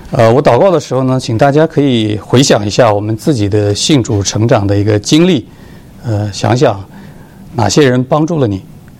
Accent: Wuhu, Anhui, China; now in United States; 我是安徽芜湖人，80后，我是从农村长大的，我的爸爸妈妈连中文都不认识

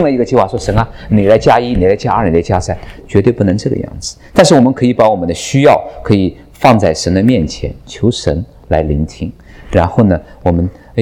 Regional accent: Jiangsu, China; 比如说我们江苏人跟四川人有差别

